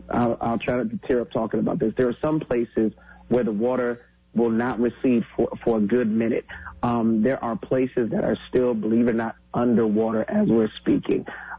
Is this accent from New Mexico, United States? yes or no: no; Hartford, Connecticut, United States; from us from Connecticut, which I'm so proud of my home state. I am so proud of being part of, you know, being born there at Hartford.